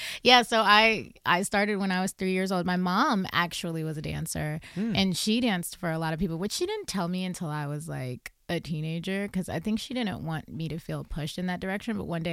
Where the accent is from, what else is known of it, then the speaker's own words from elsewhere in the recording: East Orange, New Jersey, United States; also born or lived in Manhattan, United States; Okay, I grew up, I was born in New York, in Manhattan. I grew up in Jersey, okay. East Orange, New Jersey.